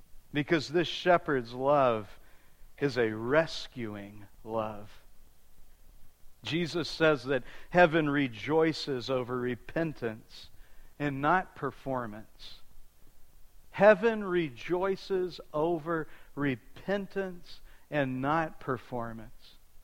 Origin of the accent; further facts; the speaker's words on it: Texas, United States; I'll never forget one Easter at the church that I grew up in Texas.